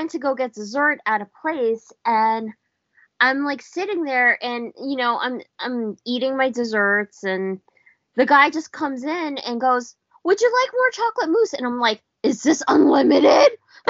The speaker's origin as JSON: {"language": "English", "region": "New York", "country": "United States", "said": "like, I'm from New York, right?"}